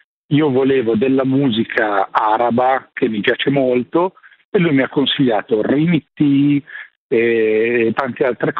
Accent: Busto Arsizio, Lombardy, Italy; Io sono di Busto Arsizio, quindi non è che sono molto pratico di Milano.

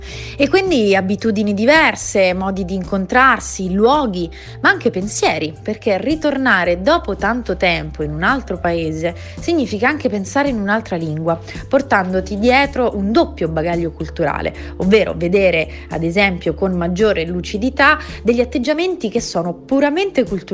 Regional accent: Lazio, Italy; accent: Roman; giuro che il mio accento romano affetta la mia dizione

